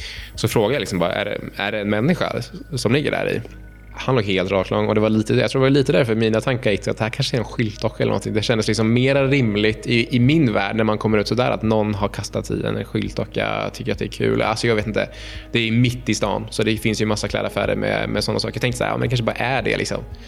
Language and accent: Swedish; Uppsala, Stockholm County, Sweden; jag är uppväxt i centrala Uppsala och hade till en början att vi var 5 stycken i familjen.